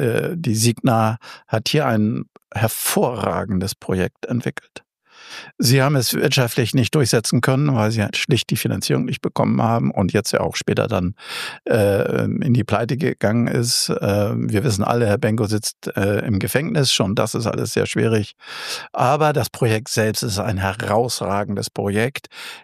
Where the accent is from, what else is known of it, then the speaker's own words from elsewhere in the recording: Hamburg, Germany; wir sollten uns schon bemühen als Hamburger